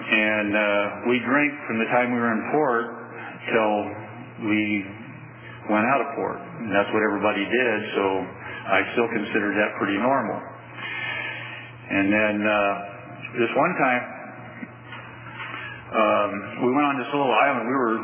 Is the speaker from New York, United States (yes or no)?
no; Sacramento, California, United States; also born or lived in Fresno; I was born in Fresno. I was raised in Sacramento.